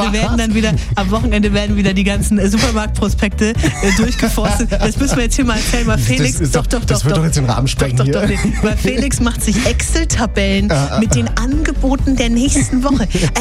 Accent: Schnelldorf, Bavaria, Germany; in meiner Heimatgemeinde in Schnelldorf

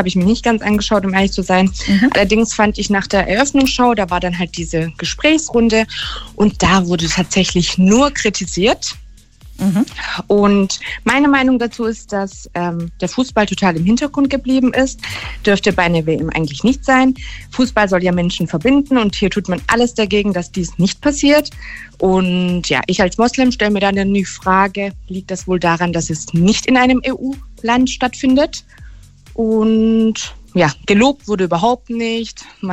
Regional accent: Turkey; now in Germany; Ich bin Türkin, komme aus der Türkei und bin Moslem.

